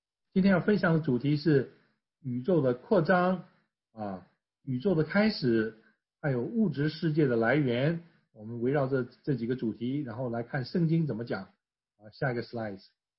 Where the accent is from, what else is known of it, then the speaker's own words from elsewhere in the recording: Taiwan; 这个我们从台湾来的都晓得